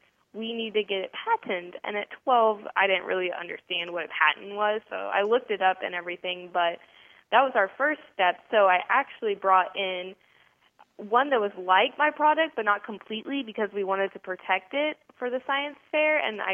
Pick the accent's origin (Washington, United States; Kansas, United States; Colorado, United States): Kansas, United States; I'm from Kansas, and we're out in the country